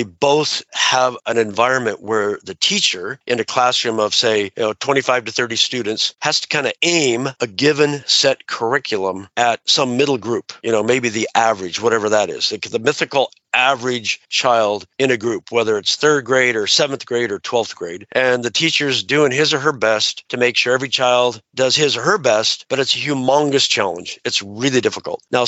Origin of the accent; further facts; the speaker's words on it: Portland, Oregon, United States; Yeah, so I was raised in the Portland, Oregon area